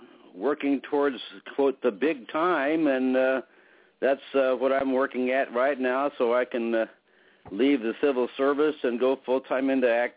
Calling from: Modesto, California, United States; Well, not farther south, but in the Central Valley town of Modesto.

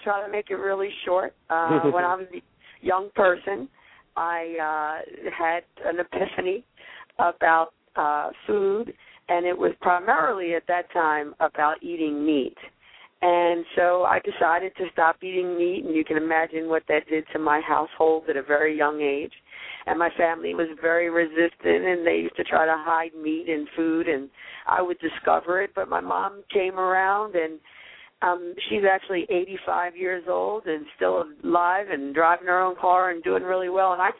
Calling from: New York City, New York, United States; From Harlem, New York City.

